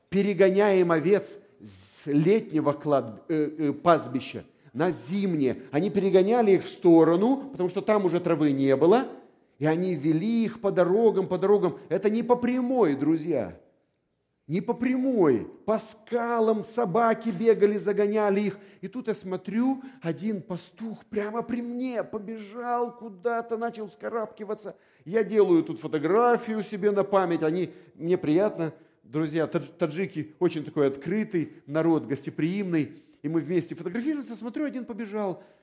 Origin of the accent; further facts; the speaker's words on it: Chișinău, Moldova; Я вырос в Кишиневе. Дитя городских кварталов, вы понимаете меня?